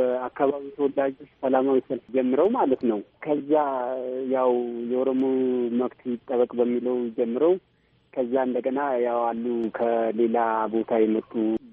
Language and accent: Amharic; Oromia, Ethiopia; ተወልጄ ያደግኩት እዛው ነው። ያው ትምህርቴን የጨረስኩት እዛው ነው።